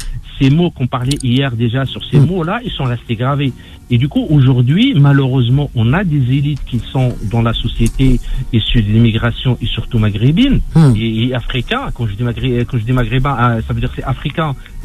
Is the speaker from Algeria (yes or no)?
yes; Algeria; born there; Moi, je suis né en Algérie, mais mon père il était là avec ma mère. Après, ils sont rentrés.